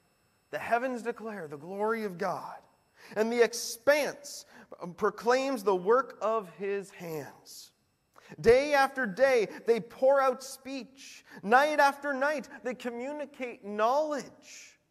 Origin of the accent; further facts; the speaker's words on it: Nash Creek, New Brunswick, Canada; But if you get to live in the country like I did growing up, I grew up over in Nash Creek, for those of you who know where that is